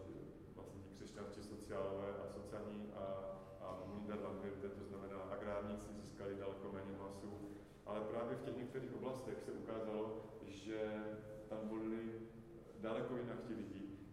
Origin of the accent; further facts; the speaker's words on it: Silesia, Czechia; tom Slezsku. A protože my jsme teda přesto, že jsme Češi.